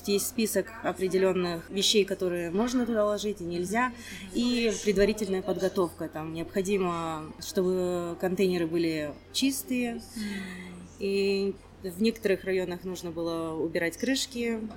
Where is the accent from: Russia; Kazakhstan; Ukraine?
Kazakhstan; Almaty Region; now in Almaty, Kazakhstan; Вообще я родом из Алматинской области, а сейчас, да, совсем недавно приехала.